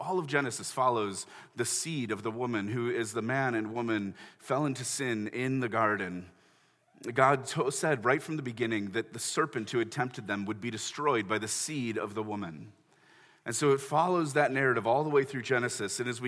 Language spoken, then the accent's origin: English; Chicago, Illinois, United States; And so, as a Chicagoan, I always thought it was hilarious that they sent in a daily to figure it out.